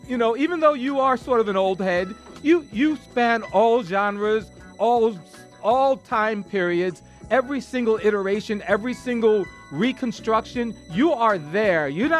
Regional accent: New York City, New York, United States; when I was a kid listening to soul music, WWRL, in my hometown of New York City.

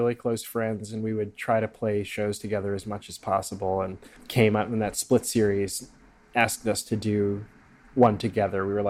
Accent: Kansas City, Missouri, United States; no, I'm also from Missouri. I'm from Kansas City, Missouri.

